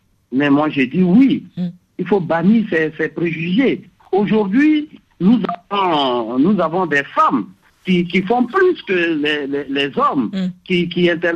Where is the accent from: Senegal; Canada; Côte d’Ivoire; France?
Côte d’Ivoire; Par exemple, ici, chez nous, en Côte d'Ivoire